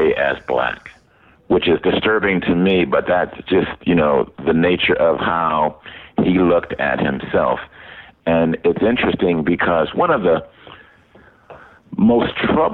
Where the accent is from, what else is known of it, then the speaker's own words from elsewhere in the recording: Los Angeles, California, United States; I know as an African American kid growing up in Los Angeles